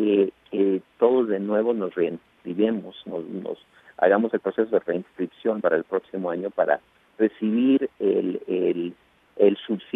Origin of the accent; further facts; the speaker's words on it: Los Angeles, California, United States; now in Maryland, United States; Yo, antes de vivir acá en Maryland, en la costa este, yo crecí en Los Ángeles